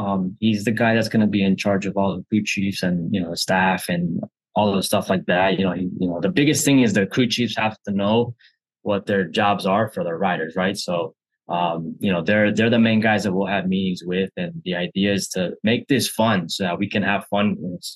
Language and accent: English; New Jersey, United States; And yeah, my family is Colombian. My wife is Colombian. I'm from here. I'm from New Jersey.